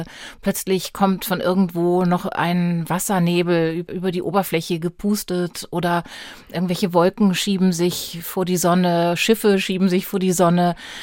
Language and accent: German; Karlsruhe, Baden-Württemberg, Germany; Ich bin direkt am Rhein aufgewachsen und meine Mutter kommt auch aus Norddeutschland und auch wirklich da, wo die Weser schon salzig riecht eigentlich.